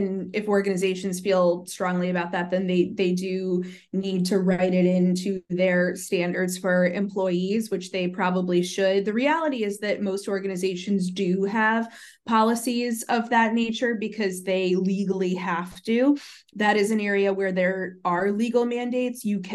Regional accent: United States; given my status as an American living in Washington, D.C.

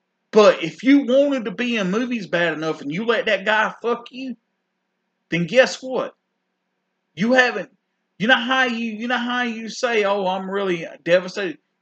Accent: South Carolina, United States; just because I'm from South Carolina and I'm a redneck and I'm a country boy, that I am educated

